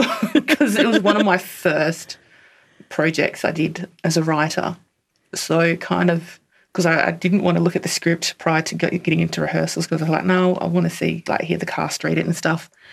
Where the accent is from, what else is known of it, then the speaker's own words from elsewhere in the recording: Western Australia, Australia; I'm from Western Australia. My mum is from the Kimberley, so Jarul and Bunuba country, which is Horse Creek and Fitzroy Crossing, and my dad is from Mandurah, Pinjarra, so Binjarab area.